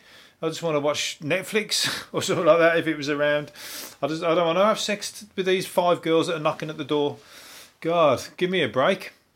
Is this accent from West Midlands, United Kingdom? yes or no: yes; Birmingham, West Midlands, United Kingdom; All right, because I'm from Birmingham, and whatever I say goes as well.